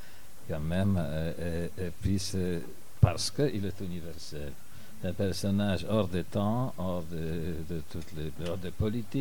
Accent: Belgium; now in Switzerland; Je suis belge, d'origine polonaise, résident en Suisse et travaillant pour les Français.

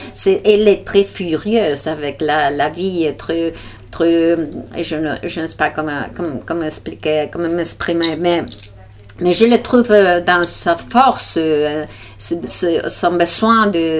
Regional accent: Community of Madrid, Spain; French is a second language; Je suis espagnole, je vis à Madrid, je suis aussi journaliste.

